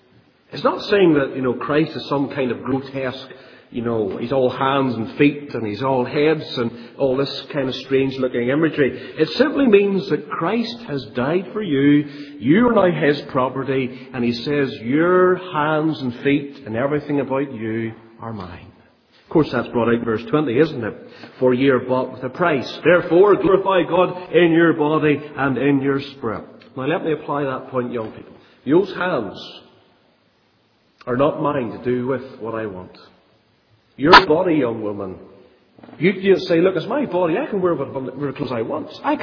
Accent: Ballymena, Northern Ireland, United Kingdom; now in East Belfast, United Kingdom; But I come from East Belfast now. I'm the Ballymena man by heart and always will be.

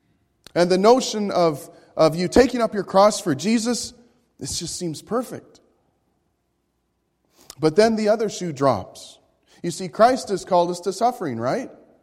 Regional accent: Savannah, Georgia, United States; I'm that carpetbagger from Savannah. And I speak Canadian.

